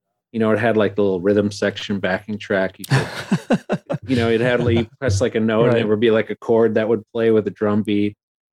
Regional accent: Milwaukee, Wisconsin, United States; I'm from Milwaukee. We went to a wedding in Mason City, Iowa, when I was like 6, maybe.

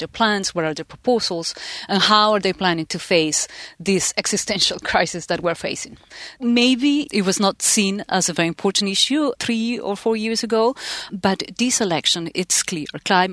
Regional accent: Peru; And I'm from Peru. I was born in Peru.

